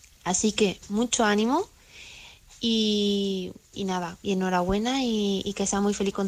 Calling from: Córdoba, Andalusia, Spain; corresponsal de Córdoba.

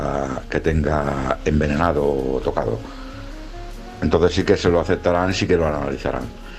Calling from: L'Hospitalet de Llobregat, Catalonia, Spain; de Hospitalet Barcelona.

